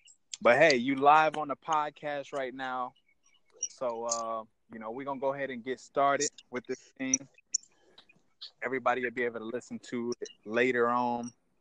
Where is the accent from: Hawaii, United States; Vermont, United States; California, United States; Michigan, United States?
Michigan, United States; Grand Rapids; I'm originally from Grand Rapids, so. Well, not really from Grand Rapids. I'm from Benton Harbor, but I was born and raised in Grand Rapids.